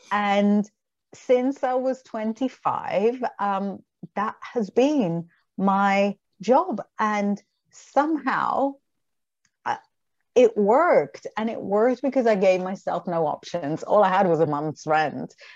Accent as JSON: {"language": "English", "country": "Israel", "second_language": "English", "moved": "as an adult", "said": "I was 25. I wasn't even in my own country. I wasn't even speaking my own language. I'm from Israel and I was living in London at the time."}